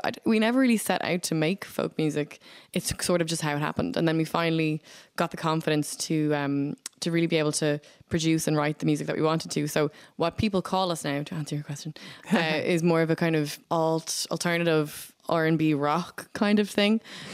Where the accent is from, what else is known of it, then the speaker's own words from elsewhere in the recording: Bray, Leinster, Ireland; And we are obviously from Bray